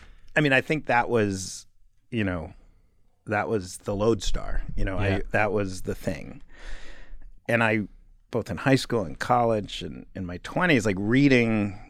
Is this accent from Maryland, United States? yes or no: no; New York, United States; I'm from New York, but I lived away from New York for many years. And then in 2012, I moved back.